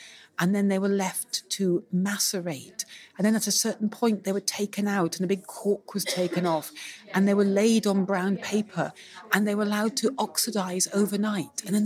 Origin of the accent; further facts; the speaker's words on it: Scotland, United Kingdom; born there; I was born in Scotland, so for me, it was like a dream.